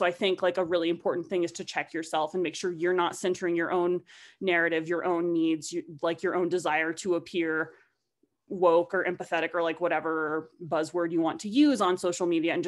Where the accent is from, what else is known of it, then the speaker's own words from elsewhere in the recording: the South, United States; and this is like full disclosure, I am from the South.